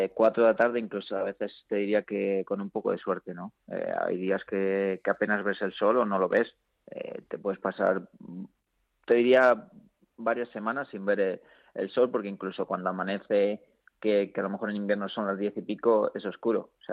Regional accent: Salamanca, Castile and León, Spain; Sí, y mira que yo al final soy de Salamanca y no está muy, muy lejos

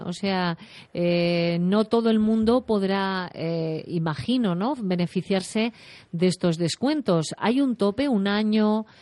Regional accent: Community of Madrid, Spain; somos remisos los madrileños a cambiar de electrodomésticos.

